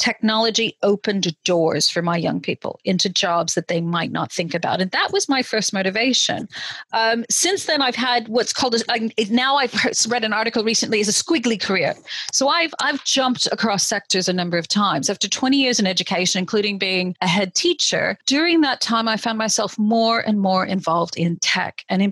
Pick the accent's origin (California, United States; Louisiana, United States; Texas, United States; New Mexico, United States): New Mexico, United States; from the US and from a really tiny town in the middle of nowhere in New Mexico, spent a lot of time growing up in the Southwest